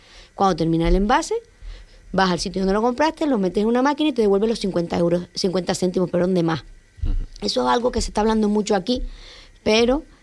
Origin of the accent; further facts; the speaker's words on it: Antigua Guatemala, Sacatepéquez, Guatemala; cuando pequeña yo iba siempre a la farmacia en Antigua, ustedes saben que yo soy de Antigua